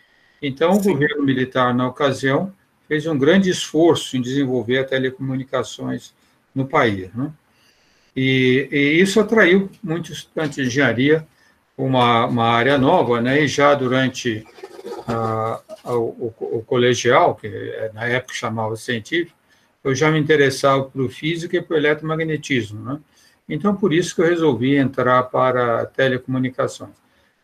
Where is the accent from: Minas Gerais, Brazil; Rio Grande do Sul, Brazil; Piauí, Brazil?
Minas Gerais, Brazil; Itajubá; Aliás, eu sou de Itajubá, no sul de Minas, né?